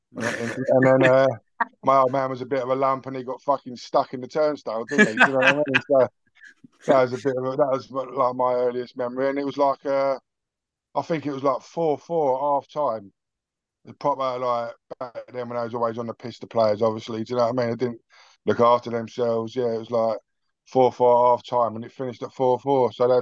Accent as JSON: {"language": "English", "town": "Tottenham", "region": "London", "country": "United Kingdom", "tie": "born or raised there", "said": "I'm a Tottenham bud. I was born in Tottenham. Well, I was born in Hackney, but raised in Tottenham, brought up over near Bulwark Farm, like a little estate called Moira Close."}